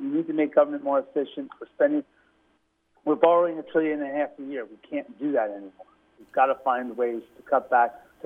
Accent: New York, United States; I'm from the New York area.

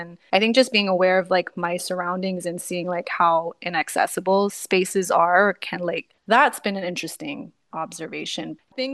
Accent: United States; now in Barbados; And I'm again from the States, so I'm used to this kind of thing being normalized and enforced by like laws and policies.

